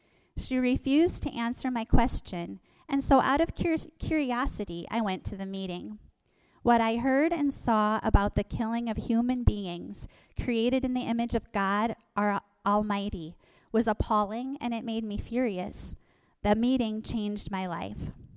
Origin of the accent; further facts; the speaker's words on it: Canton, United States; I'm from Beersford, originally from Canton.